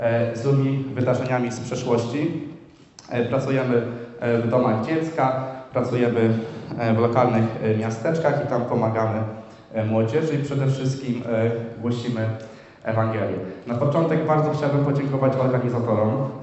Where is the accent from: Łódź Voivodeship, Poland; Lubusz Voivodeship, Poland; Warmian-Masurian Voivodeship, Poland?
Warmian-Masurian Voivodeship, Poland; Ostróda; now in Poznań, Poland; Jestem z Ostródy. Obecnie jestem na trzecim roku w Poznaniu